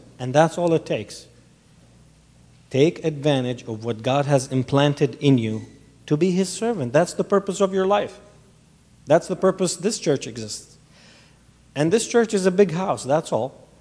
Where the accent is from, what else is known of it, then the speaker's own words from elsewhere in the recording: Kuwait; now in United States; I'm not a former Muslim, but that's where I was raised, in a predominantly Muslim society. I was born in Kuwait. I'm originally Palestinian, but I'm an American citizen now too